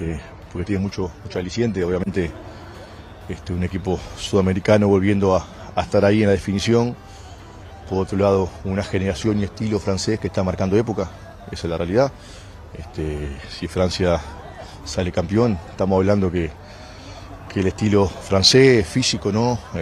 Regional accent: Uruguay; como sudamericano y como uruguayo también

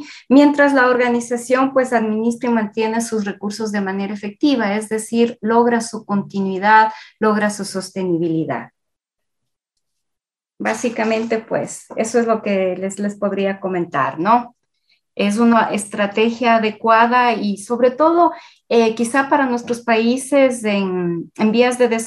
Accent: Ecuador; nos da mucho sentido de pertenencia como ecuatorianos

